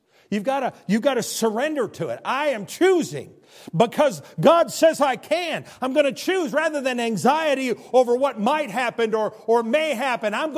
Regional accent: Midwest, United States; We're all raised that way. I'm from the Midwest.

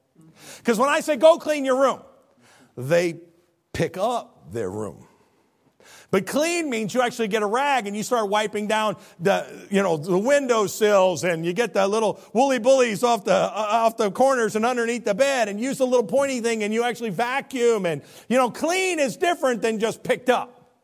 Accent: the North, United States; I'm from the North, we call it a Coke.

